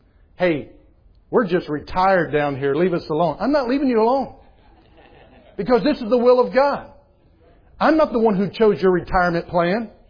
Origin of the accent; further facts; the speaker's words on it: Southeast, United States; I'm from the East. I'm from the Southeast, where many church members look at their pastor like rebellious teenagers look at their parents.